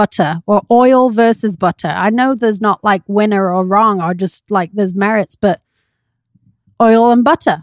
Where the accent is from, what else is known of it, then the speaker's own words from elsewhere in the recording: Yorkshire and the Humber, United Kingdom; No, I'm a Yorkshire lass.